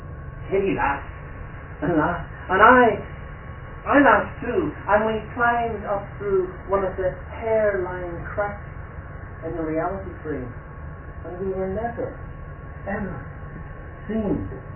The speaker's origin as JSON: {"language": "English", "town": "Derry", "region": "Northern Ireland", "country": "United Kingdom", "tie": "born or raised there", "said": "I grew up in Craigan, in Derry, which happened to be a Catholic enclave for Catholics."}